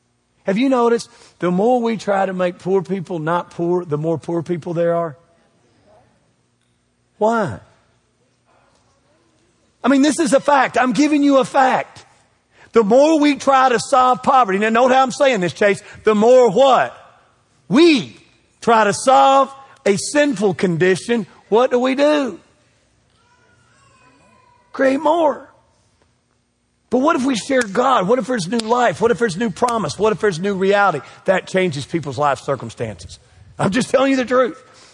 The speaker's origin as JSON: {"language": "English", "town": "Bowling Green", "region": "Kentucky", "country": "United States", "said": "Because when I'm on the plane, they'll go, where are you from? I said, Bowling Green, Kentucky."}